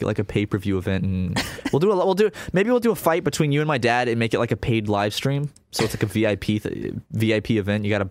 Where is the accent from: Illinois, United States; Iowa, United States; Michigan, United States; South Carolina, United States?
South Carolina, United States; Yeah, but dude, I just, well, you know, we grew up in South Carolina.